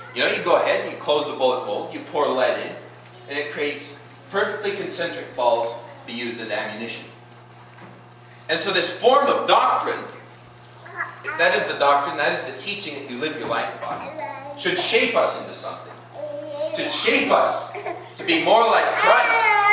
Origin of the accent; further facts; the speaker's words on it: United States; I'm an American. I let off $200 of fireworks on July 4th.